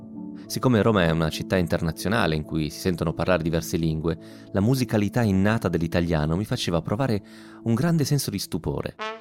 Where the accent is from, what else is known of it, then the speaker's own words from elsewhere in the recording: Bogotá, Colombia; Italian is a second language; now in Italy; Sono nata e cresciuta a Bogotà, in Colombia. La mia vita era là.